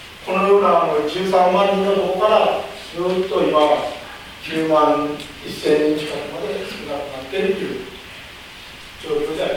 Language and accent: Japanese; Kumamoto, Japan; 私は九州の熊本から来ましたけど、